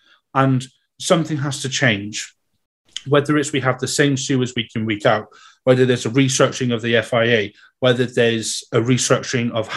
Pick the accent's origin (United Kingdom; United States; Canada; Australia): United Kingdom; Wales; because I'm a very big rugby fan, being Welsh